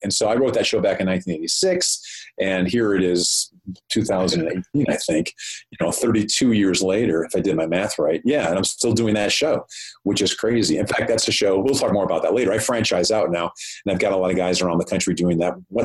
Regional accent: Michigan, United States; Me? Michigan. Yeah. Suburban Detroit. Yeah, okay. Suburban Detroit

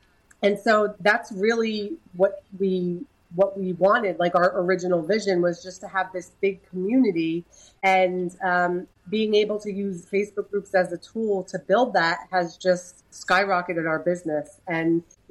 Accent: New Jersey, United States; now in Orlando, United States; I'm in California at the moment, but we are originally from New Jersey. We live in Orlando and we travel quite a bit because of this business.

